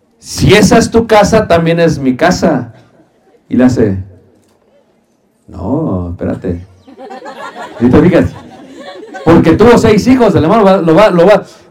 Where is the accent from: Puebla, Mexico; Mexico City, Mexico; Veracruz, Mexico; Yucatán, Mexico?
Mexico City, Mexico; born there; yo era católico romano. Sí, yo nací en Ciudad de México